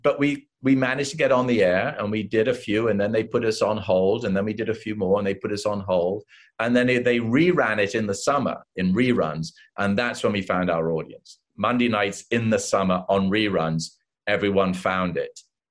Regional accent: England, United Kingdom; I was the only one in Los Angeles because I came from England.

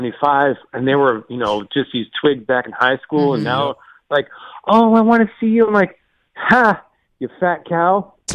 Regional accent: Florida, United States; It's like, I grew up on the East Coast of Florida and, you know, there's still people over there that I know, but I haven't talked to them in probably 5 or 10 years.

